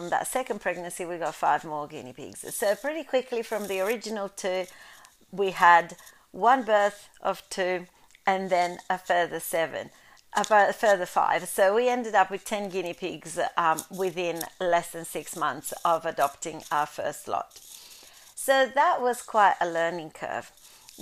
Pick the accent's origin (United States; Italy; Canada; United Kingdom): Italy; English is a second language; As a child, while growing up in Italy